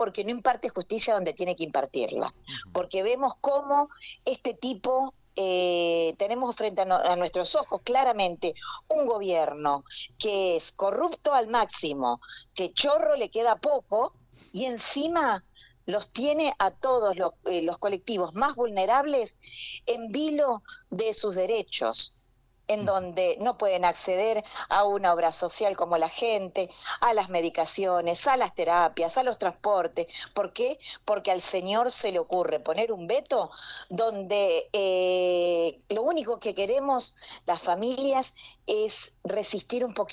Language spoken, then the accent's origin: Spanish; Argentina; que pensemos en todo lo que estamos sufriendo como argentinos y argentinas